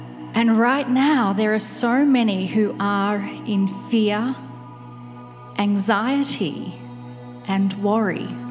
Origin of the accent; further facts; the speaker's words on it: Canberra, Australian Capital Territory, Australia; I grew up in Canberra, Australia. It's right in the middle of where fires are happening all around it.